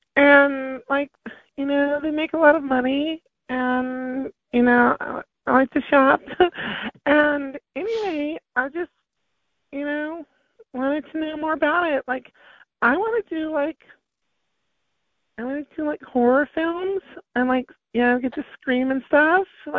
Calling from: San Bernardino, California, United States; San Bernardino. Hi, how are you?

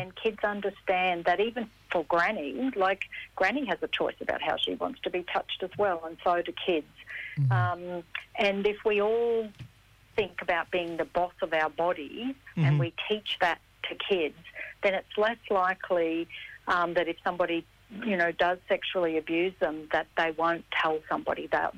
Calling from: Brisbane, Queensland, Australia; I'm on Turrbal and Yuggera country in Brizzy.

